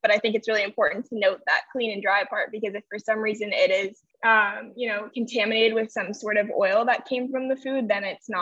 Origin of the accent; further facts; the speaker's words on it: Connecticut, United States; agreed to fund us implementing it in my hometown in Connecticut.